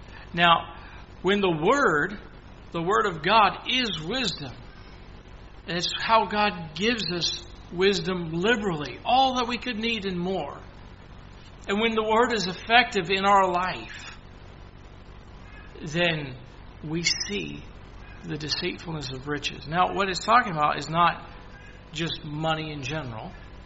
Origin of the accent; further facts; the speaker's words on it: Canada; growing up in Canada and having most of our family in the States, we watched the dollar exchange all the time.